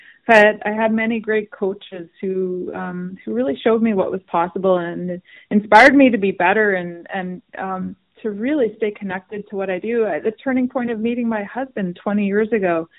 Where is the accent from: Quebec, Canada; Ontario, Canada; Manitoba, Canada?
Manitoba, Canada; Winnipeg; being a city kid growing up in Winnipeg